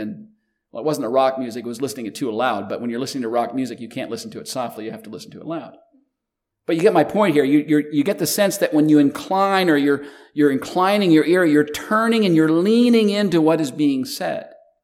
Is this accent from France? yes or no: no; Canada; I grew up in Canada in the Canadian school system